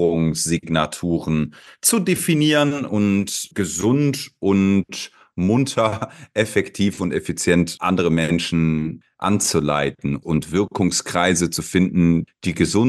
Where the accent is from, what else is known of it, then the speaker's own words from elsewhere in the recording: Cologne, North Rhine-Westphalia, Germany; also born or lived in Spain; bin Kölner, habe die letzten 4 Jahre in Spanien gelebt, bin jetzt wieder in Kölle